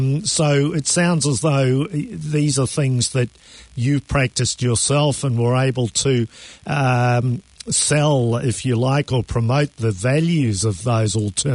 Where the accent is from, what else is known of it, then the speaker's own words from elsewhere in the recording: Christchurch, Canterbury, New Zealand; of course I'm from Christchurch and I went to Canterbury University as well